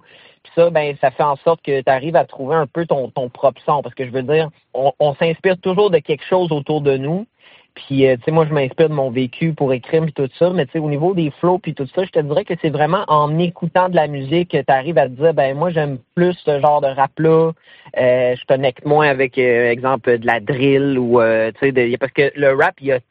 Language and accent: French; Gaspé, Quebec, Canada; Puis j'ai dit, écoute, je viens de Gaspé.